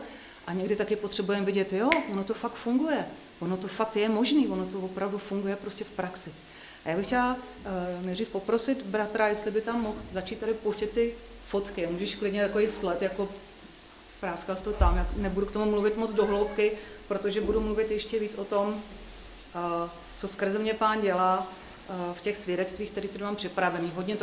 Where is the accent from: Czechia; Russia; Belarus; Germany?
Czechia; Teplice, Ústí nad Labem Region; Já jsem z Teplic